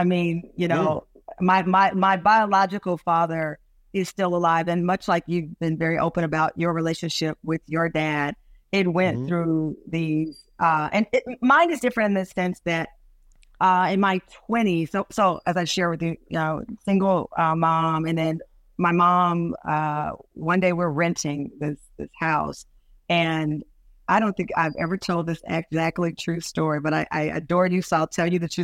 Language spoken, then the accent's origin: English; Luley, Texas, United States; I'm from the South. I'm from Luley, Texas, where I'm born, and everyone there will call you out by what you're wearing.